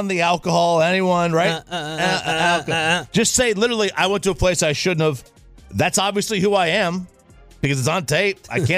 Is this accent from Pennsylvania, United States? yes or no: yes; Pennsylvania, United States; If you didn't know, I'm born and raised in Pennsylvania. I'm 1 hour east of the stadium, or from an hour from the stadium.